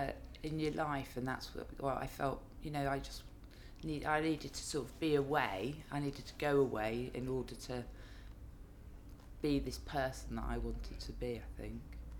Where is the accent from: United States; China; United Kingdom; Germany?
United Kingdom; London; now in Stockport, United Kingdom; Oh God, no, I grew up in London, so I'm not really from Stockport. I am really from London.